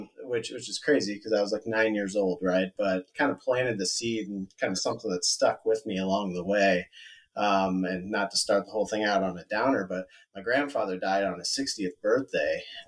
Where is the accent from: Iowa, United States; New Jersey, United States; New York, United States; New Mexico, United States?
Iowa, United States; now in Kansas City, United States; I'm a transplant. I'm originally from Iowa, and so I've been down here for the last 11 years or so and love it down here in Kansas City.